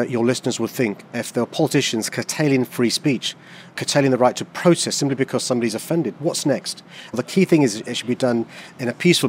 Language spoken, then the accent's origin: English; London, United Kingdom; And one of the great things about being a Londoner and having the values that we have is that we get to protest.